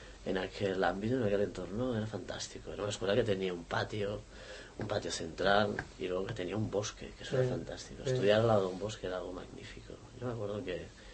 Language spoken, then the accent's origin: Spanish; Barcelona, Catalonia, Spain; Sí, yo soy de Barcelona. Y nací en el 61.